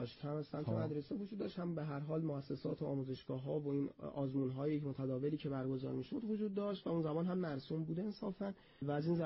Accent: Semnan, Iran; moved away as an adult; now in Tehran, Iran; از سمنان اومدیم تهران و تحصیل رو از اونجا استارت زدیم

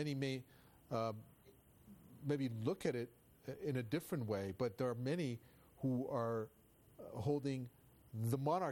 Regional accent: Kenya; As a Kenyan, I feel nothing.

